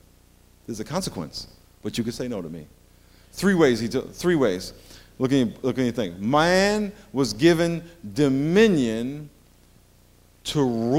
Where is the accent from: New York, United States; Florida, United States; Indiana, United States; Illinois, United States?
New York, United States; I grew up in New York, and every fall, the little sparrows that I saw all summer would start to group together.